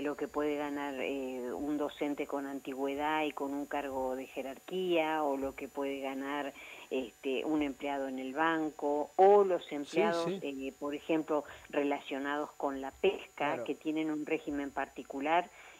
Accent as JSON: {"language": "Spanish", "town": "Choele Choel", "region": "Río Negro", "country": "Argentina", "said": "Yo soy de Chuel."}